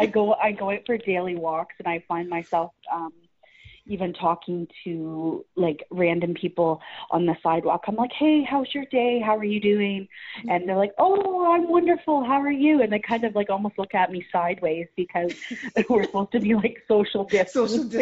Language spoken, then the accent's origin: English; Peterborough, Ontario, Canada; moved away as an adult; I'm from Curve Lake First Nations, mm-hmm. which is out on the outskirts of Peterborough. If anyone has heard of Peterborough, it is out there. And so I basically spent my whole life in Peterborough till 2 years ago.